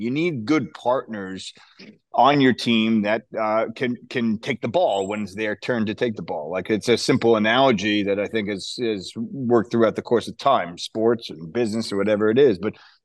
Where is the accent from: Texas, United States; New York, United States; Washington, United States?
New York, United States; Stony Brook; we grew up in Stony Brook, had a great, awesome childhood